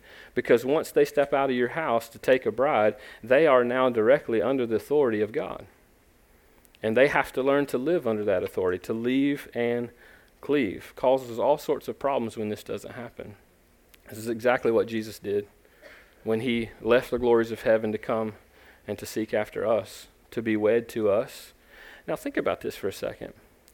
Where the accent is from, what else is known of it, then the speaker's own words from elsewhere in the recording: the South, United States; accent: South Georgia, North Florida accent; I grew up in the South. You can probably tell by my accent, although it's not Texan. It's actually South Georgia, North Florida accent.